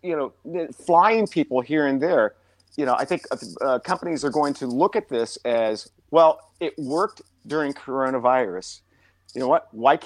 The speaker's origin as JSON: {"language": "English", "town": "Champaign", "region": "Illinois", "country": "United States", "tie": "born or raised there", "said": "Well, I do a weekly check-in with my hometown, Champaign, Illinois"}